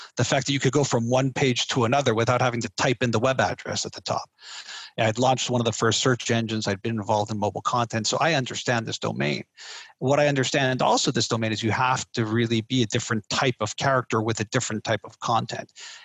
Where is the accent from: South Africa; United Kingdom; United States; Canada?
Canada; I'm Canadian, which immediately makes me extremely apologetic